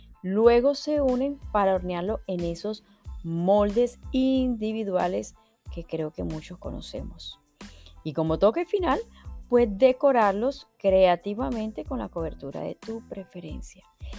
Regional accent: Colombia; Por lo menos en mi país, Colombia, en Medellín es el único lugar que le dicen pirotines.

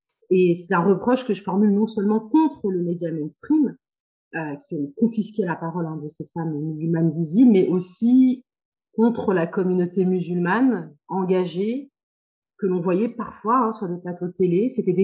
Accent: Normandy, France; born there; je suis née en Normandie. Sans une fratrie plutôt grande, plutôt généreuse. J'ai 5 sœurs et un frère. Mes parents sont d'origine algérienne.

